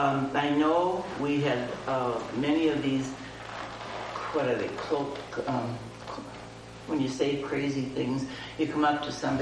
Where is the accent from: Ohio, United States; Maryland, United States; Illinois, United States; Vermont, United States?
Illinois, United States; Rockford; from Rockford, Illinois.